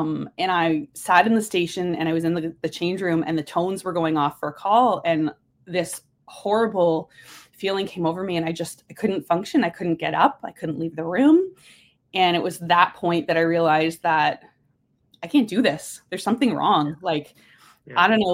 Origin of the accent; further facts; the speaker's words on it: Ontario, Canada; Growing up in Simcoe County, I was lucky enough to live like right next to the ski hill.